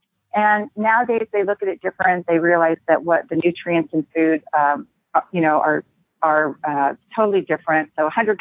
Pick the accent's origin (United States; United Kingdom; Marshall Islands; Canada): Marshall Islands; I grew up in the Marshall Islands, or I lived in the Marshall Islands as a teenager, and I was exposed to a lot of different cultures